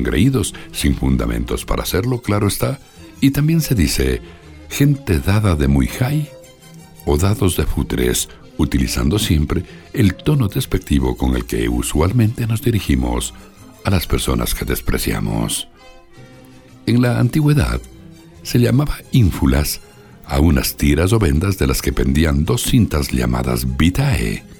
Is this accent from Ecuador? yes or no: yes; Ecuador; Los ecuatorianos tenemos nuestra propia manera de hablar, y esta sana costumbre debe conservarse a toda costa, puesto que el idioma identifica a los pueblos.